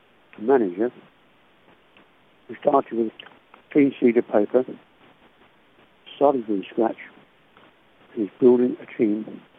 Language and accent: English; Australia; Sorry I'm telling you Chelsea-based story, but I'm an Australian man.